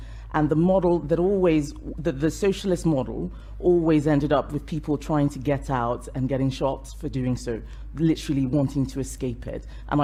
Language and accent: English; Nigeria; Where I lived, we had socialism. They didn't call it socialism. I grew up in Nigeria.